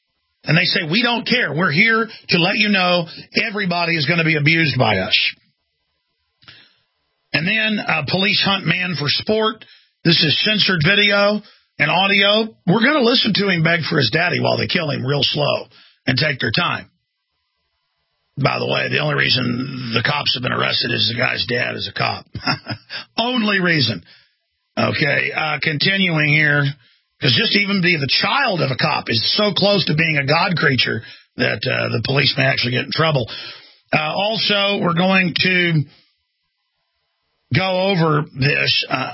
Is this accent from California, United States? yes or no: no; Austin, Texas, United States; Well, I'm from Austin, Texas.